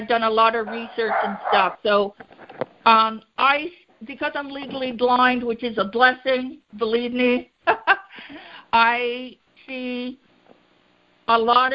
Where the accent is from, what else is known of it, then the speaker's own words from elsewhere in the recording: Vermont, United States; I'm from Vermont.